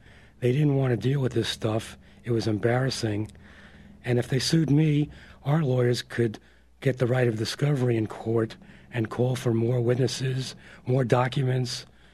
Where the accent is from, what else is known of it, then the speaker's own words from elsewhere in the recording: California, United States; her bailiwick, and I'm a Californian, right?